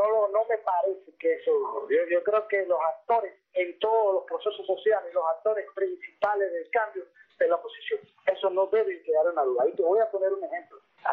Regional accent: Baracoa, Guantánamo, Cuba; born there; en Baracoa, la ciudad donde yo nací, en el barrio de la playa

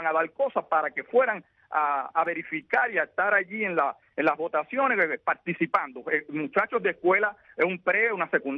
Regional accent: Cuba; 55 años y vivo aquí, y no me voy de aquí, voy a estar aquí todo el tiempo, me van a tener que matar aquí porque yo soy cubano

